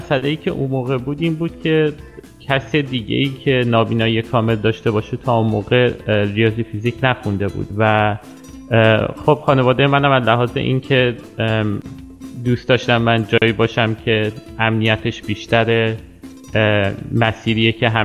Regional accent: Tehran, Tehran Province, Iran; من توی تهران به دنیا اومدم و بزرگ شدم، ولی خانوادم اهل تبریزم، واسه همین از زبان شیرین ترکی هم خیلی بلدم.

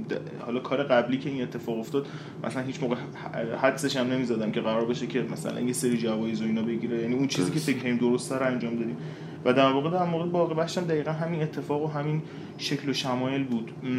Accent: Shahrekord, Chaharmahal and Bakhtiari, Iran; ما سرپرست داریم توی شهر خودمون شهر کرد

